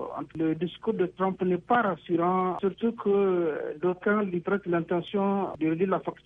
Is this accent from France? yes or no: no; Niger; Moi, je suis du Niger.